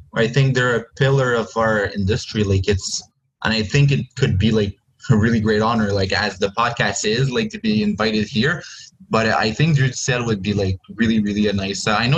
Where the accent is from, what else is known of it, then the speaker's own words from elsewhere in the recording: Joliette, Quebec, Canada; I'm from Joliette, so it goes with it.